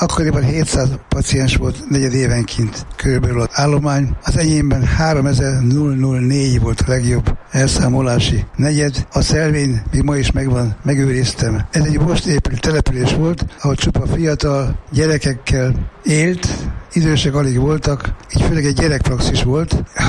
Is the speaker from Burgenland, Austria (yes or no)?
no; Vienna, Austria; A feleltel igen egyszerű. Bécsi, magyar vagyok.